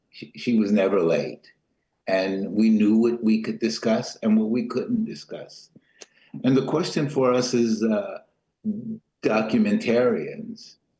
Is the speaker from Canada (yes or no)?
no; Los Angeles, California, United States; Memories of growing up in Los Angeles, hearing her on the radio